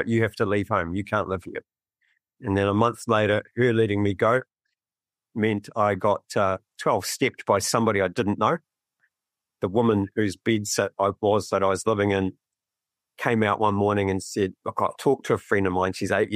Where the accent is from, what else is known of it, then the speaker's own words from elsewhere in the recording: Gisborne, New Zealand; and I grew up in Gisborne for the most part.